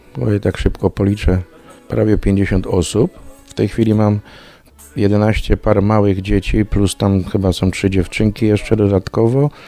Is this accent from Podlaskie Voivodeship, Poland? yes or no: no; Pleszew, Greater Poland Voivodeship, Poland; no a ja jestem z Pleszewa.